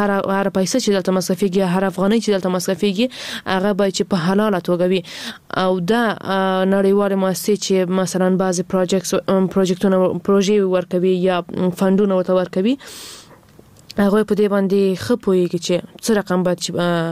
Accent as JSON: {"language": "Pashto", "country": "Afghanistan", "said": "ځکه زه هم د افغانستان یو وګړی یم"}